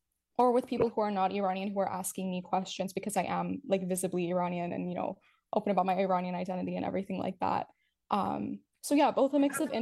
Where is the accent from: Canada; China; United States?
Canada; I only really know what I grew up with in Canada